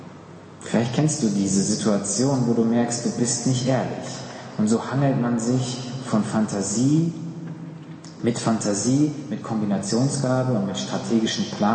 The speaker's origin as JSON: {"language": "German", "country": "Germany", "said": "Wildfremder Mensch, ich als Deutscher denke erstmal, ups, und die Frage nach diesem Befinden in Amerika ist wohl eher so eine Höflichkeitsfloskel, die wir in Deutschland nicht ganz so kennen."}